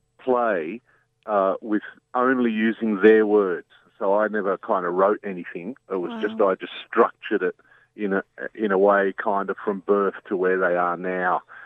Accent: Newcastle, New South Wales, Australia; I was born in Newcastle and went to high school

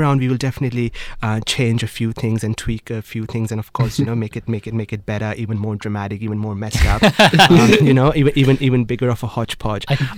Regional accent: Pakistan; moved away as an adult; You know, I'm from Pakistan, and I came here 10 years ago

